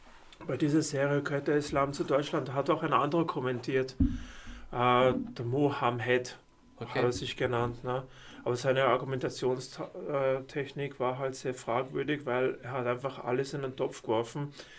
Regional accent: United Arab Emirates; also born or lived in Austria / United Kingdom; now in Germany; ich bin 51 Jahre alt, bin Österreicher, bin in den Arabischen Emiraten aufgewachsen und habe lange Zeit in Großbritannien auch gelebt, nicht zu viele Jahre in Österreich. Und seit 2018 lebe ich in Deutschland

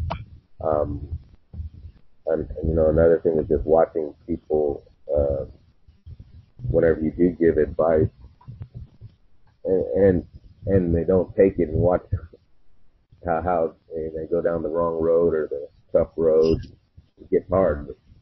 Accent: Mount Vernon, Illinois, United States; also born or lived in Panama / Japan / South Carolina / Germany; I was born in Panama, and then I went to Illinois. I started elementary school in Japan. Went through grade school in South Carolina, and then finished up grade middle school in Germany. Went to high school in Mount Vernon, Illinois, St. Louis area.

